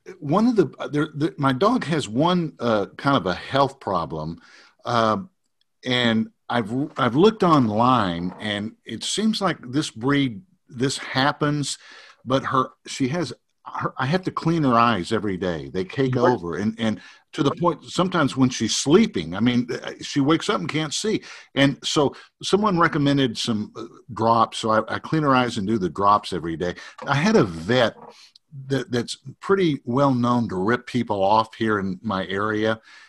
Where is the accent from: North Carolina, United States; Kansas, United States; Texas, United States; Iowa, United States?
Texas, United States; because I grew up in Texas, man.